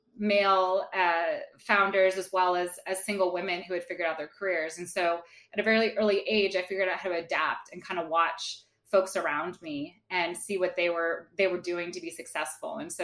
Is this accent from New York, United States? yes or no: no; California, United States; I grew up in the North Bay in this suburb, just across the Golden Gate Bridge called Marin.